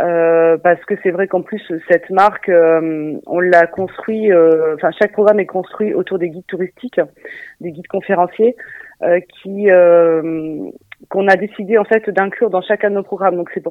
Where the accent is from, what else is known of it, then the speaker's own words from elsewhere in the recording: Normandy, France; oui, parce qu'on est normand, donc la mise en valeur de notre petit territoire